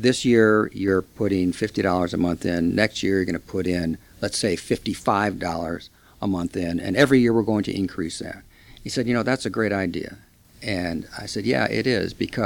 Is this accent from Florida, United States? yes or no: no; Iowa, United States; moved away as an adult; now in New Orleans, United States; I had to move. My wife and I moved from Iowa to New Orleans. Talk about culture shock.